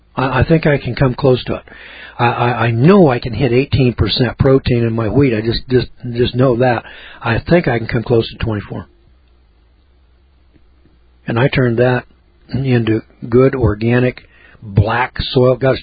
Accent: California, United States; I'm from California. California, where they've got real dirt. Honest to God, real dirt in California. That's where I'm from. I moved to the Ozarks.

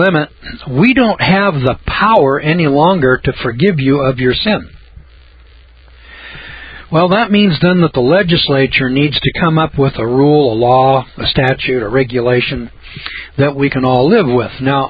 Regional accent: Idaho, United States

